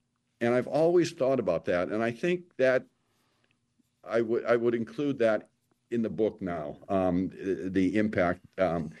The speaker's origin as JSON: {"language": "English", "town": "Milwaukee", "region": "Wisconsin", "country": "United States", "tie": "born or raised there", "also_born_or_lived": "West Bend", "said": "I am a cheesehead. I grew up in Wisconsin. I grew up in Milwaukee and West Bend. I still have a home in West Bend"}